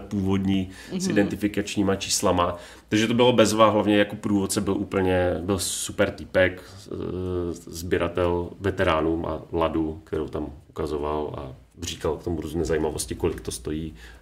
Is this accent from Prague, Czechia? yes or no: no; Moravian-Silesian Region, Czechia; ty ocelárny mám doma, mám za barákem Vítkovice